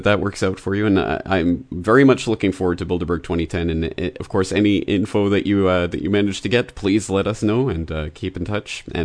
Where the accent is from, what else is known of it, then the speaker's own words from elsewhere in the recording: Canada; speaking as a Canadian, it seems to me that the British system is following the something that transpired in Canadian politics very closely